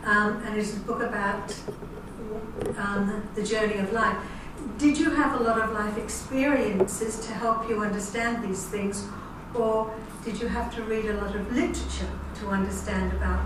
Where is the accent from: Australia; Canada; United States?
Australia; Brisbane, Queensland; born there; I was born in Brisbane